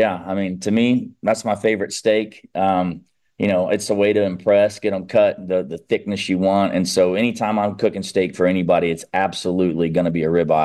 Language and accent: English; the South, United States; You know, I grew up in the South and everybody in the South comes to Florida for vacation.